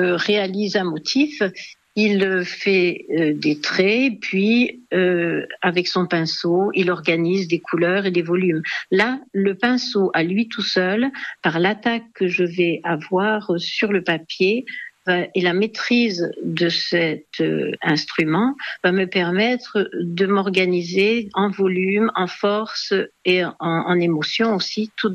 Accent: Grenoble, Auvergne-Rhône-Alpes, France; Ah, je suis né à Grenoble.

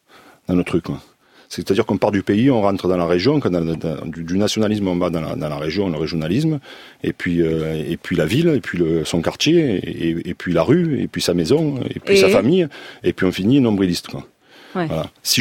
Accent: France; comme je suis français

